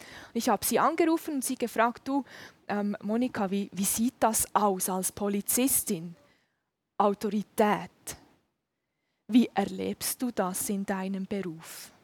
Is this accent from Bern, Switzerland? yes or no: yes; Thun, Bern, Switzerland; Wie gesagt, ich komme aus Thun.